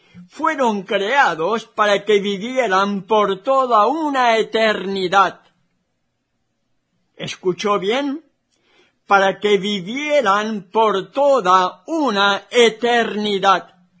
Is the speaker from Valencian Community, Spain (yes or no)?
yes; Benaguasil, Valencian Community, Spain; Yo recuerdo en mi infancia, en el pueblo donde yo nací, Benaguasil, la gran mayoría eran todos agricultores y ganaderos